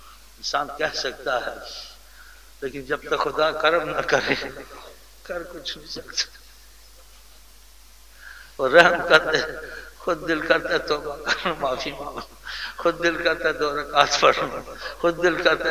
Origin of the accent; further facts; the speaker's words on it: Punjab, Pakistan; میں پنجاب کا ہوں, پنجابی مثال آتی ہے